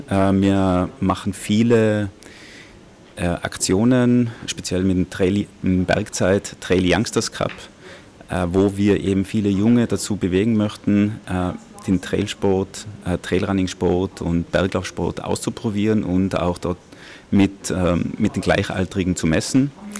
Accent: Tyrol, Austria; ich komme aus Tirol, ich sehe das in unseren Tälern und im Umfeld

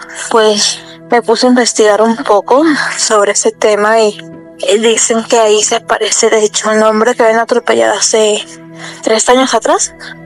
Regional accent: Aguascalientes, Mexico; Soy de aquí de Aguascalientes. Tengo una pequeña historia que contarles. Y por cierto

